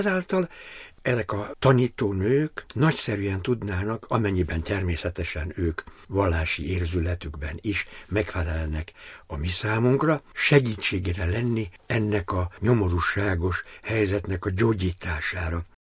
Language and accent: Hungarian; Vojvodina, Serbia